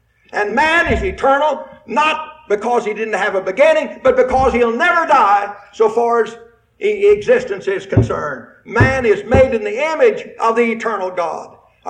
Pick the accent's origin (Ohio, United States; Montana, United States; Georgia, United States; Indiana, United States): Indiana, United States; I was born and raised over in Western Indiana. And the house that I was born and raised in is still there.